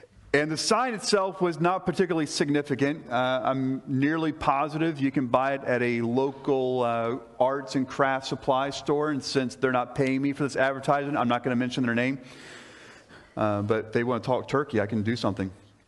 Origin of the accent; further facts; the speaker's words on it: Lakeland, Florida, United States; and one of them was in my hometown of Lakeland, Florida.